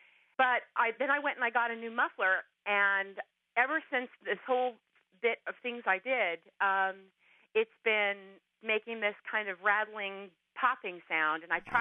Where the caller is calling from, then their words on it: La Center, Washington, United States; I'm from La Center, Washington, which is near Portland, Oregon.